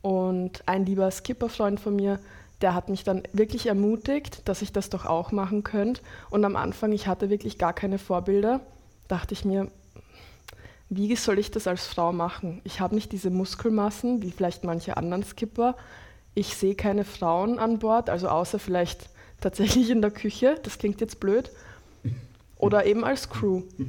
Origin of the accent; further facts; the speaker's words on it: Graz, Styria, Austria; Nein, ich bin in Graz geboren.